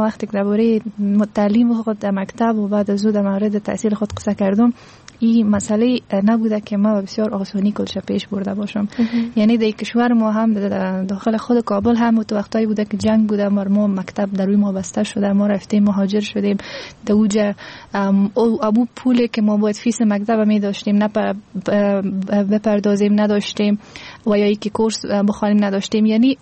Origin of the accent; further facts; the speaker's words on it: Afghanistan; چون هرچی نباشه ما افغان هستیم